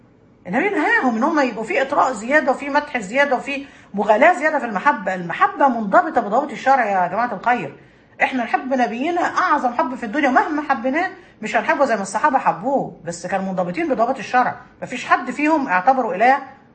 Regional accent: Egypt; أنا بتكلم عندنا في مصر، معرفش البلاد التانية فيها إيه

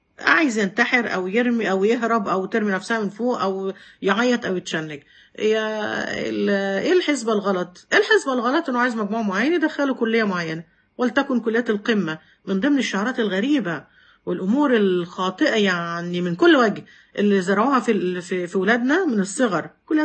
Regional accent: Egypt; اتكلم عن مستوى بلادنا مصر

